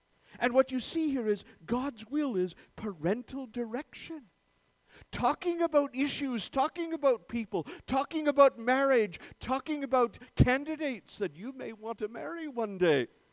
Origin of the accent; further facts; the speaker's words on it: Ontario, Canada; born there; I was born in Bruce County, so it's okay.